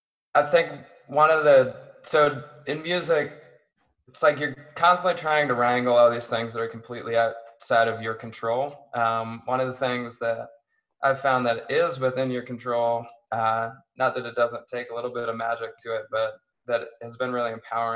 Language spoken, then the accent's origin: English; Erie, Pennsylvania, United States; It was like where I grew up in Erie, there's really only one scene, and it was a hardcore scene.